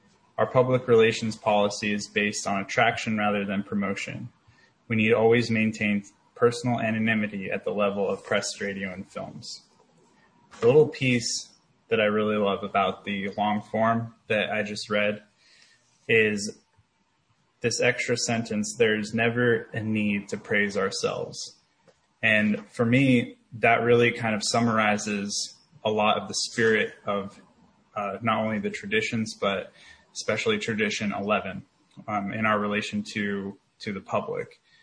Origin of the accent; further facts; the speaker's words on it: Portland, Oregon, United States; I'm an alcoholic from Portland, Oregon. My home group is the West Portland group.